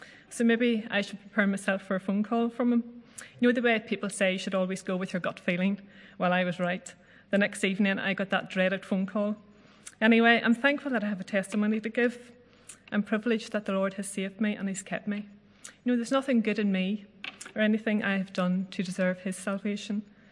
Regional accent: Northern Ireland, United Kingdom; born there; I was born in South Armagh, between the towns of Keady and Newton Hamilton, known as the townland of Auchnagurgan.

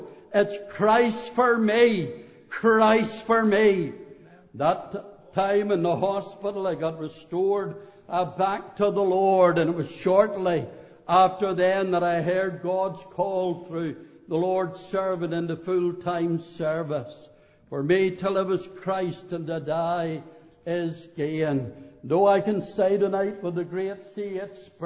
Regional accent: Belfast, Northern Ireland, United Kingdom; when I was a teenager growing up in Belfast

